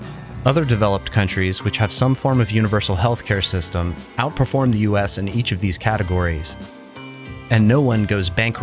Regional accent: Georgia, United States; In a handful of states, including my home state of Georgia, they are paid nothing.

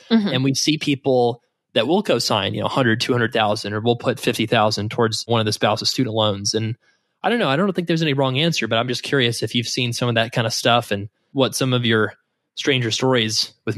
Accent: the South, United States; Just kidding, putting it the way they might have where I grew up in the South.

